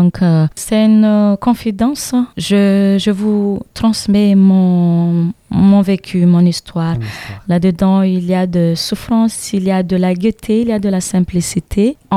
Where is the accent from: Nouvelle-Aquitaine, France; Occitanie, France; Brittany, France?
Occitanie, France; Nîmes; Pourquoi pas chanter chez moi à Nîmes.